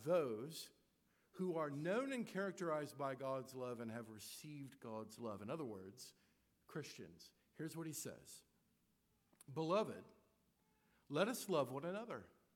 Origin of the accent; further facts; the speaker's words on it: Lincoln, Nebraska, United States; I grew up in Nebraska, which means the team I root for wears red, but it's not Georgia. When people would come to visit us in Lincoln, we would always, you can't miss it.